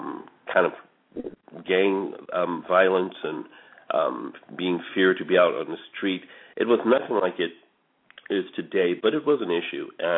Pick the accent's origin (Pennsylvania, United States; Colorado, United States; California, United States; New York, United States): California, United States; San Francisco; I grew up here in San Francisco. My earliest memories are of Hunters Point.